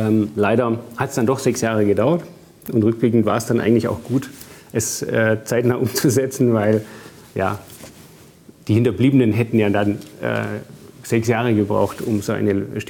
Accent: Bavaria, Germany; Ja, ich bin im Allgäu aufgewachsen.

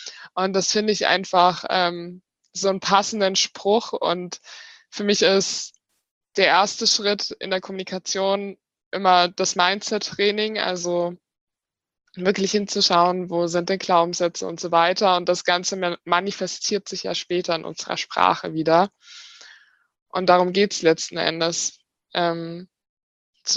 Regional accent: Lake Constance, Germany; now in Munich, Germany; ich bin 31 Jahre alt, bin Kommunikationstrainerin. Ursprünglich komme ich vom wunderschönen Bodensee, aber lebe jetzt bereits seit über 10 Jahren in München.

